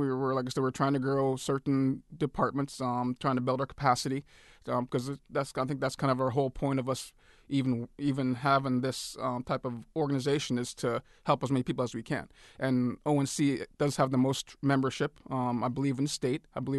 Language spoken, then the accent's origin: English; Akiachak, Alaska, United States; When I was growing up in Akichuk, that was always a big focus, was to have, once a month get-togethers with elders